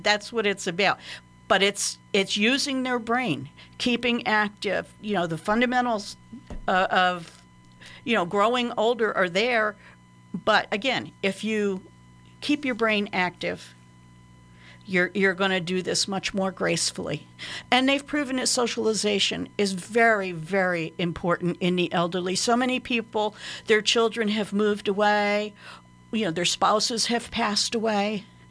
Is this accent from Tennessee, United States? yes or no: no; Cornwall, New York, United States; born there; Yes, I was born in Cornwall, New York.